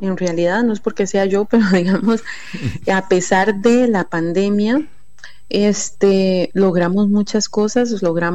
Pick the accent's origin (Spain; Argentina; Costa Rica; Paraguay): Costa Rica; yo vengo, bueno, yo soy costarricense, obviamente, ¿verdad?